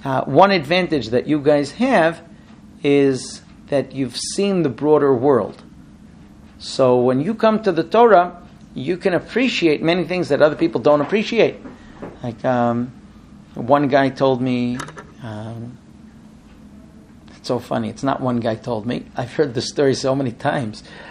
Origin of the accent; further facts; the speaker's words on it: Israel; first language Hebrew; English is a second language; I grew up in Israel, right? I knew Hebrew from birth. And I studied in Orthodox, from environments, from the time I was a kid.